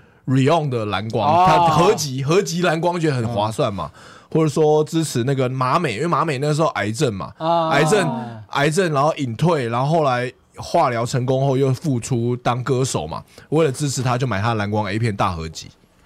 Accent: Taiwan; 其实我们台湾人大部分可能男生都是看盗版网站的

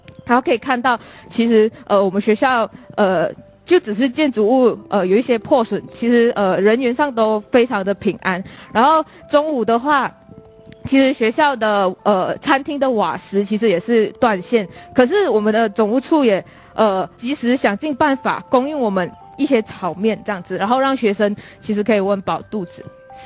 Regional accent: Johor Bahru, Johor, Malaysia; now in Taiwan; 我是来自马来西亚新山，然后现在就读慈济科技大学护理系四年级的

